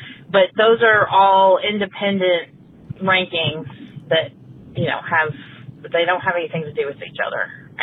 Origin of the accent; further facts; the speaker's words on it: Dallas, Texas, United States; I'm from Dallas.